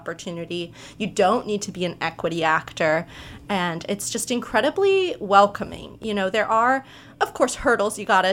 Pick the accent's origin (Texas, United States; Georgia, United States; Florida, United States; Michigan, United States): Florida, United States; And I grew up in South Florida on the East Coast, moved here in 2018